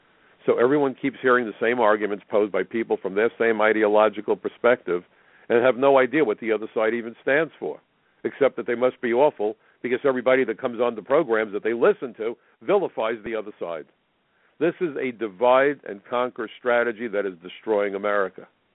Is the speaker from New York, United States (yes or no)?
yes; Brooklyn, New York, United States; I'm from Brooklyn, New York, and I'm a lifelong Democrat, but first and foremost, I'm an American